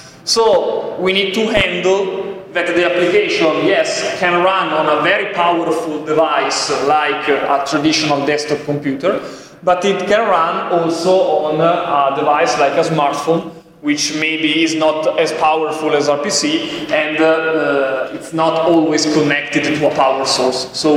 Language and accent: English; Italy; English is a second language; and I'm from Italy.